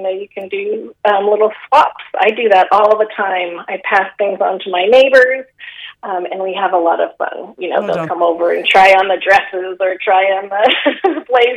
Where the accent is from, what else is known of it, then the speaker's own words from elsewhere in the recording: San Francisco, California, United States; now in Galway, Ireland; I'm from San Francisco.